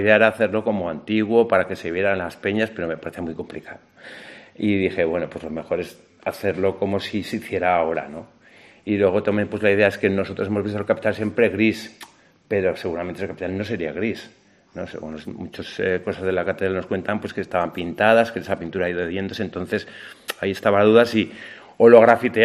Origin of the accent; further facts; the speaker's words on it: Jaca, Aragon, Spain; soy de Jaca y cuando salen cosas tuyas de tu ciudad, pues es bonito.